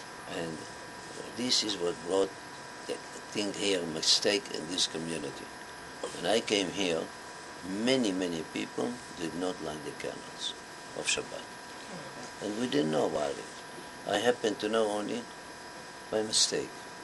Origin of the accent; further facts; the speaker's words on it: Aleppo, Aleppo Governorate, Syria; I said, no, Rabbi. I come from Halab and I know. My mother did not light candles.